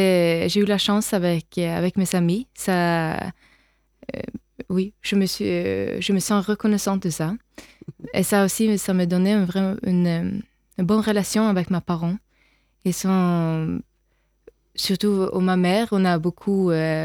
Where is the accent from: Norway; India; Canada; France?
Norway; Bergen, Vestland; French is a second language; Moi, je suis née à Bergen, et c'est où j'ai grandi. C'est une ville à l'ouest de Norvège. C'est jusqu'à côté de la mer.